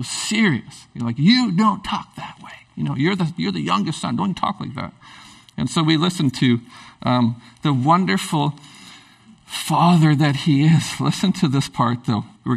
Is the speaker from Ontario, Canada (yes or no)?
no; Prince Rupert, British Columbia, Canada; I grew up in Prince Rupert.